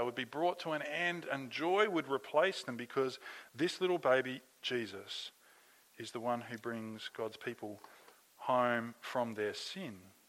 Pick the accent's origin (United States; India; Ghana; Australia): Australia; Darwin, Northern Territory; born there; Like, I was born in Darwin.